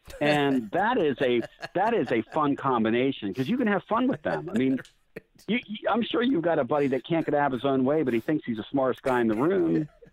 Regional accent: Pennsylvania, United States; and I come from Pennsylvania, so I maintain my Eagle fan allegiance, grew up in a Penn State family

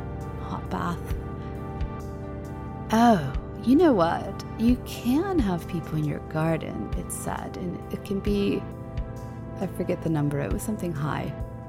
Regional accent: United States; now in United Kingdom; I know I sound like an American. I am an American. Actually, I'm a dual citizen of America and a European country. And I also live in the UK.

